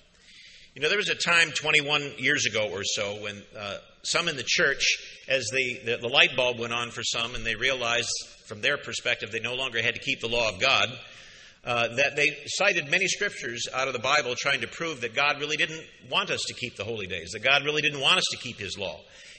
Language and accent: English; Madison Heights, Michigan, United States; that I grew up in Madison Heights, Michigan, outside of Detroit, because I was a member, well, at least my mother was a member of the Catholic Church